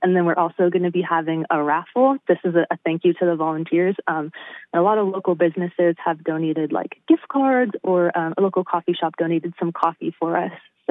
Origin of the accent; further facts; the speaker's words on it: Somerset, California, United States; Yeah, so I grew up in this little town in El Dorado County called Somerset. And it's basically just like kind of quintessential Sierra foothill town.